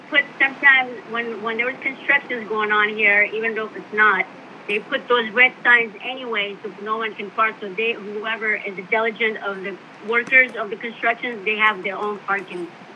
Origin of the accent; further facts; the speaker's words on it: California, United States; First of all, I'm here from California. This is my one, you know, first year going to living in this hellhole.